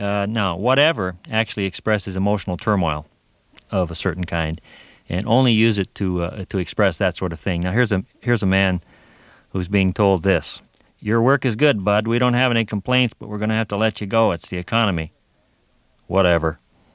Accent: Des Moines, Iowa, United States; born there; also born or lived in Minnesota; They want to know where you're born, and I've lived in Minnesota 17 years, but I was born in Des Moines, Iowa.

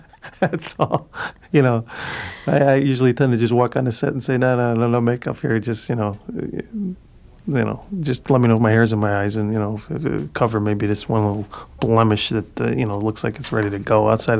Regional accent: Cicero, Illinois, United States; born or raised there

